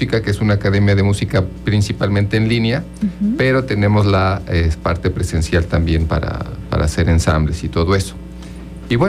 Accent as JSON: {"language": "Spanish", "town": "Cuernavaca", "region": "Morelos", "country": "Mexico", "said": "Somos de aquí, de Aguatepec, somos aquí vecinos, bueno, Cuernavaca"}